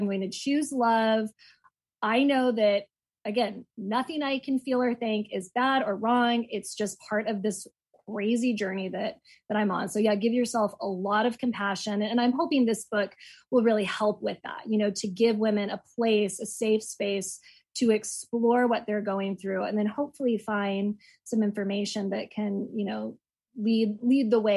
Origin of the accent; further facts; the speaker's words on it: Texas, United States; now in California, United States; And, we're in California, so it wasn't, like, I'm originally from Texas, where a lot of times it's just, like, abstinence, like, that is the way.